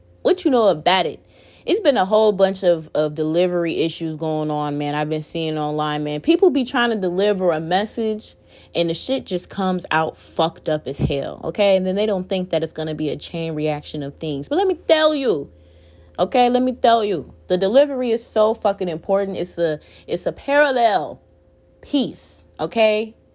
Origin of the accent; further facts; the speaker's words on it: Chicago, Illinois, United States; I'm from the Midwest, you know what I'm saying? Chicagoland area. We got brick houses and shit up here.